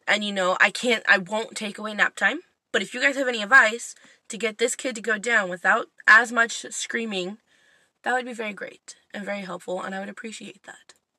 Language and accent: English; United States; Like, I'm from the United States, so it's super cool to be able to look up or look at my stats and see that I have listeners from Sweden and Norway.